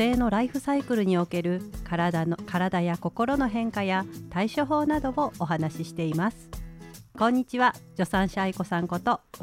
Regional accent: Nagoya, Aichi, Japan; now in Kyoto, Japan; 愛知県出身なんですけれども、はい、家族のね、都合で京都に引っ越してきてもう18年になります。

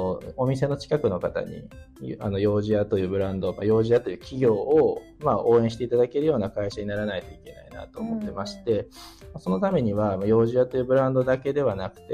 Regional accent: Kyoto, Japan; 私自身もそうですし、幼児屋自身も京都で生まれ京都に育てられて、京都の人たちに支えられて、大きくなってきた企業だと思ってますし、私自身もそうだと思ってます。

